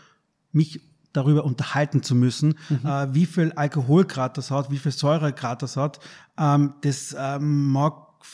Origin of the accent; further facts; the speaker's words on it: Carinthia, Austria; Also ursprünglich komme ich aus dem Journalismus, bin in Kärnten aufgewachsen